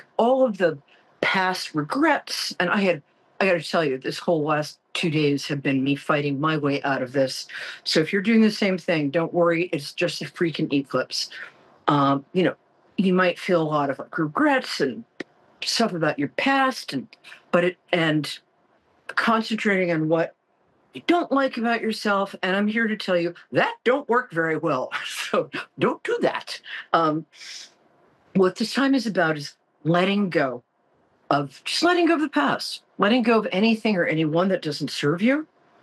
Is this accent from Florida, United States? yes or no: no; Brooklyn, New York, United States; Or else, I'm from Brooklyn, we like to threaten people randomly.